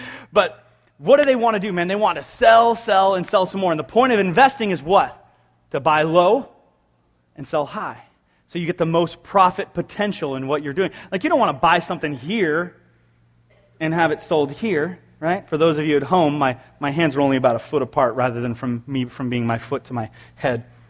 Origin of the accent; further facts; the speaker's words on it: San Jose, California, United States; we grew up in San Jose in a two-bedroom apartment in the ghetto.